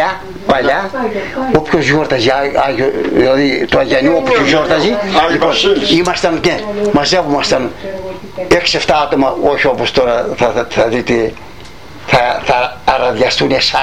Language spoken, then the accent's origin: Greek; Greece; είμαι από μέσα γέννημα θρέμα από την Οικίσανη